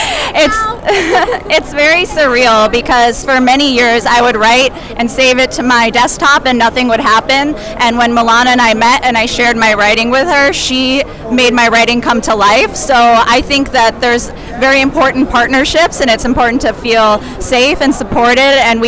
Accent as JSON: {"language": "English", "country": "Russia", "said": "And I'm from Russia."}